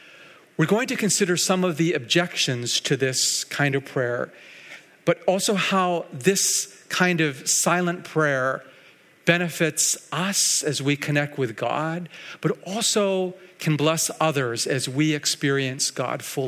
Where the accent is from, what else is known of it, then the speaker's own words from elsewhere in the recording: Surrey, British Columbia, Canada; when I was a child growing up in North Surrey